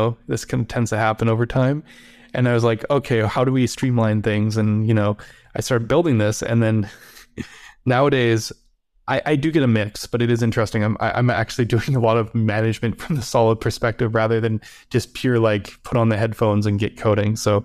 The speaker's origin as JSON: {"language": "English", "town": "Vancouver", "region": "British Columbia", "country": "Canada", "tie": "born or raised there", "lives_now": "United States", "said": "I'm from Vancouver, BC, even though now I'm in California, and we had like the mountains, the coastal mountains and stuff, and we'd always kind of venture into those every week."}